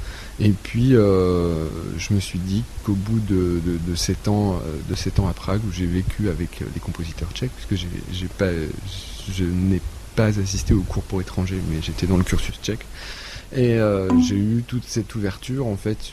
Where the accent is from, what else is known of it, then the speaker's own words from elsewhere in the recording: France; comme je suis français, d'enregistrer aussi de la musique française